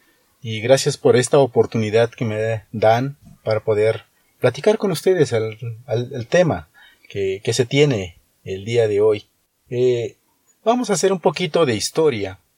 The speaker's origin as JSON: {"language": "Spanish", "town": "Tilantongo", "region": "Oaxaca", "country": "Mexico", "tie": "born or raised there", "said": "esto me motiva a mí el regresar a Tilantongo y vivir, hablar mi propia lengua, relacionarme con la propia naturaleza."}